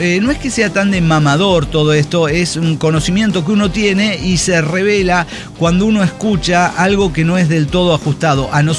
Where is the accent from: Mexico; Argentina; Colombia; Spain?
Mexico; Mexico City; del FF mexicano.